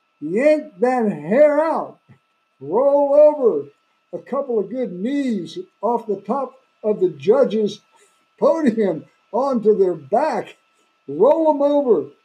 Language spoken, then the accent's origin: English; Tampa, Florida, United States; You know, I grew up in Tampa. I went to that darn snake pit in Tampa that almost killed me.